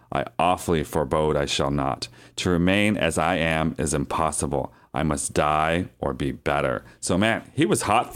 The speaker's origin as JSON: {"language": "English", "town": "Erie", "region": "Pennsylvania", "country": "United States", "tie": "born or raised there", "said": "But there's a funny, in my hometown in Erie, Pennsylvania, they had this big building, which is like a mansion, and he was staying there."}